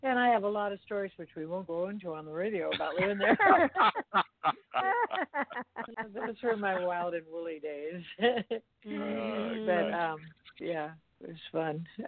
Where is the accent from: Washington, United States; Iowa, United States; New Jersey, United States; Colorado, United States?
Washington, United States; born there; And then, you know, I was born in Washington State.